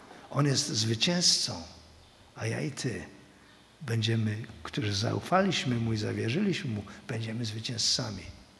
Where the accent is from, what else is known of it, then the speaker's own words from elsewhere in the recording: Silesian Voivodeship, Poland; I ponieważ jestem Hanys zagorzałym kibicem piłki nożnej